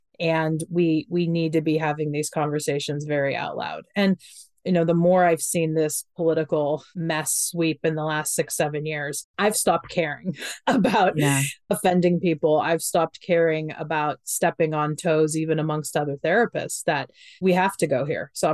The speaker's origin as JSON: {"language": "English", "region": "Ohio", "country": "United States", "tie": "born or raised there", "said": "You know, and I'm from Ohio. I grew up very conservative in Ohio."}